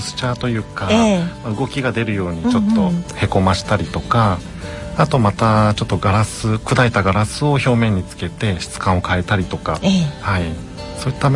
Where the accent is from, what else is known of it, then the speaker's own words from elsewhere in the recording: Okazaki, Aichi, Japan; はい、岡崎出身です。